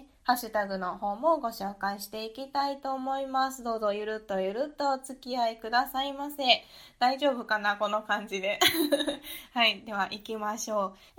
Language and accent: Japanese; Kansai, Japan; accent: Kansai; この私のね喋ってる感じの関西弁に馴染みを感じていただいているというところで